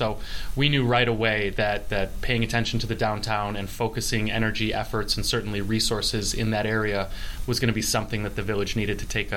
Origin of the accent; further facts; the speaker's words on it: Princeton, Wisconsin, United States; I'm formerly from Princeton, Wisconsin, in Green Lake County